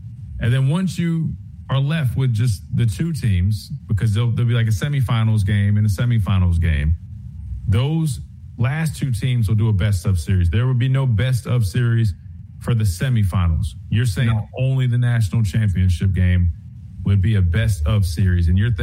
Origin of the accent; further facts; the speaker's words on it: South Carolina, United States; Well, I mean, I'm not from Anderson, South Carolina. I'm, you know, a little bit out from that.